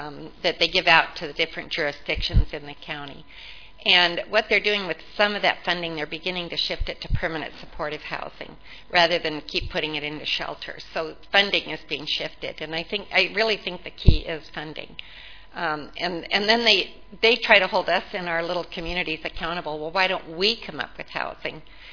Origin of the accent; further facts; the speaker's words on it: Los Angeles, California, United States; We hardly saw any homeless when I grew up in the Los Angeles area.